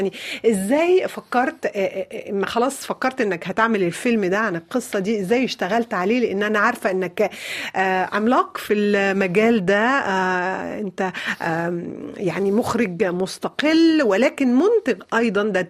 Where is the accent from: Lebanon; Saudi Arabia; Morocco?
Lebanon; born there; مش بس عشان أنا مولودة في لبنان وبحس إنه البلد ده بلدي في نفس الوقت